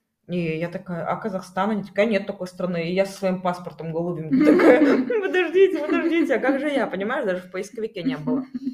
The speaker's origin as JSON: {"language": "Russian", "country": "Russia", "also_born_or_lived": "Peru", "said": "я до недавнего времени говорила, что я из России."}